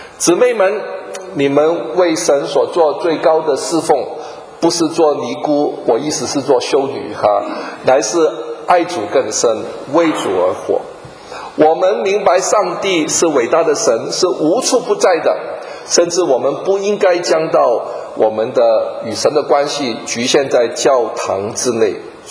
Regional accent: Hong Kong; 我在香港长大，我从来不要说森林，我连树林都没有见过啊。我说我第一个树林就是在美国

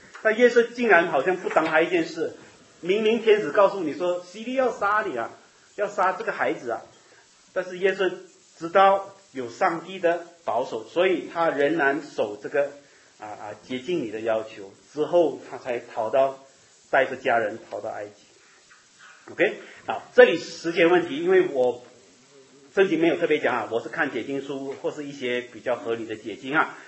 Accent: Malaysia; 我刚才跟一个弟兄啊，也是马来西亚跟我同乡啊。我在那个教会长大，20年在那里长大

